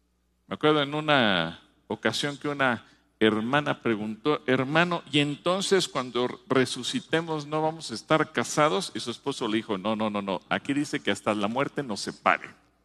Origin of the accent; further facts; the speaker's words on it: Mexico; nos toca vivir a nosotros como mexicanos